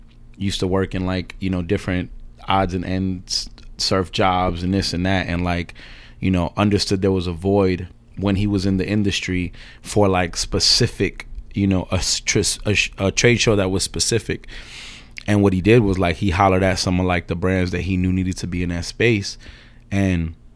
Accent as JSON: {"language": "English", "region": "New York", "country": "United States", "said": "I'm from this area called Ozone Park, which is on the borderline of East New York, Brooklyn, and I guess Jamaica, Queens."}